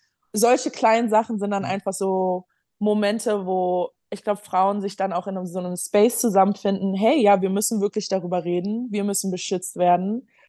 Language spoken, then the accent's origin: German; Berlin, Germany; während ich aufgewachsen bin in Berlin